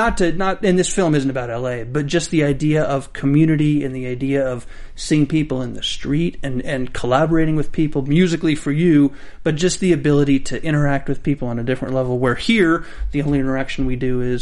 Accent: the South, United States; because I'm from the South, it's almost like the small town South in a weird way.

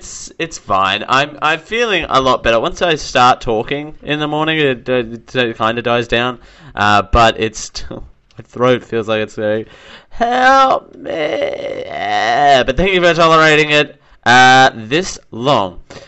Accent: Dalby, Queensland, Australia; I'm going to go back to my hometown of Dalby, Queensland. It's about 3 hours west of Brisbane in Queensland.

